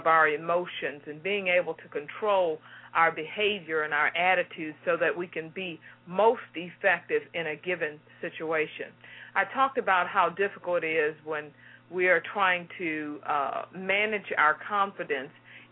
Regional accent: Houston, Texas, United States

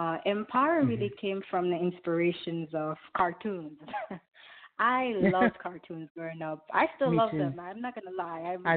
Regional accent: Jamaica; Where I grew up in Jamaica, there is a culture of women bleaching skin, men bleaching their skin

